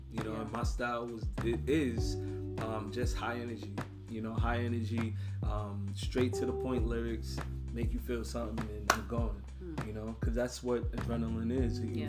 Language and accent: English; Long Island, New York, United States; You know, growing up on Long Island, I understood that there were more types of people than I even gave it credit for.